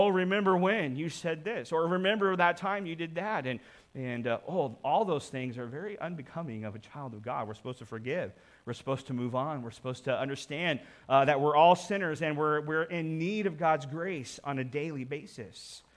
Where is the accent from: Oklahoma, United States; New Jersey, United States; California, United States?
Oklahoma, United States; You know, I grew up in Oklahoma, and often Oklahoma experiences drought.